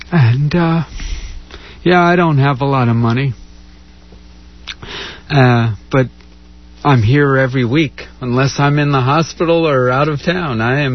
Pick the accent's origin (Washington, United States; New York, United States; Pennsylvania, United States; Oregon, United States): New York, United States; moved away; You know, when I grew up in New York, and people get this idea that my neck of the woods is this very open, very... But I grew up in a very closed community.